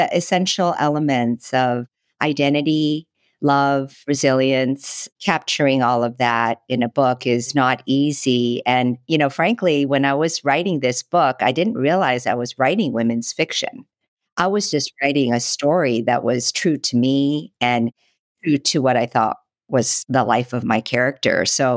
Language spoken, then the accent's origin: English; Los Angeles, California, United States; also born or lived in Seoul, South Korea; I was born in Seoul, but I lived in Los Angeles since I was 7. And my whole life, I sort of shifted and wavered between being American and being Korean.